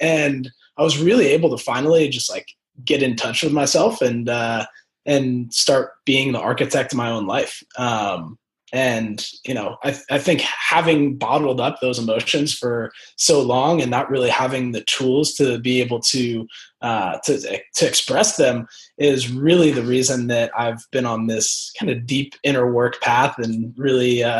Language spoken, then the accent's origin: English; New Jersey, United States; So I'm from New Jersey originally, from a pretty small town, relatively wealthy and conservative. And, you know, I definitely grew up around a lo